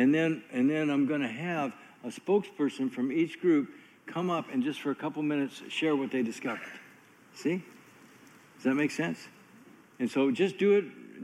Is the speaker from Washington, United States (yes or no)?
no; Michigan, United States; born there; moved away; My wife was born in California. I was born in Michigan, so. Yeah, Michigander. Moved to California in 1964. So my mom could get a job. Couldn't get one in Michigan.